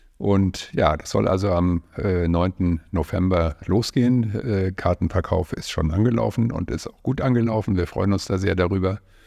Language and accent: German; Bavaria, Germany; Ich bin tatsächlich in Bayern groß geworden, in der Nähe des Chiemsees, in den Bergen. Hab dort meine ganze schulische Laufbahn verbracht und war auch bis zum ersten Staatsexamen, ich bin Jurist, Volljurist, dort gelebt.